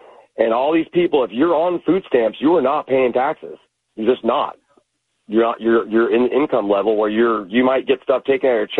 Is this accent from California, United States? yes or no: no; Idaho, United States; I grew up in North Idaho on food stamps.